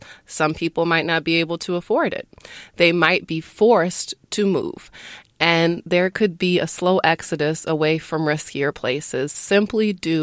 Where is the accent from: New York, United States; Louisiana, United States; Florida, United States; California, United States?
Louisiana, United States; New Orleans; I can't believe how little I knew about it, given that I'm from New Orleans.